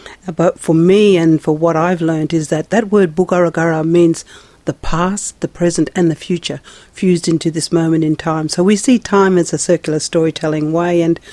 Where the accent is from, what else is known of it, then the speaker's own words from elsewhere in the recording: Broome, Western Australia, Australia; born there; I was born in Broome, 1957.